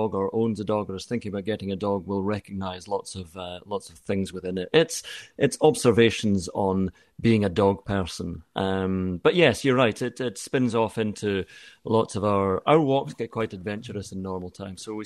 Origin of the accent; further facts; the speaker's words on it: Scotland, United Kingdom; moved away as an adult; now in England; So, I mean, I am Scottish through and through, but I've been living in England for a long time because of the work.